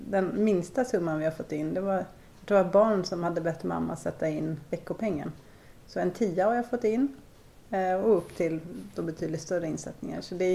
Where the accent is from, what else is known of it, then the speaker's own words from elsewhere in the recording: Tyresö, Stockholm County, Sweden; jag bor på Forneden, så... Vi har flyttat från Krusboda till Forneden, men jag blir kvar här. Både jag och min man är ju uppväxta i Tyresö.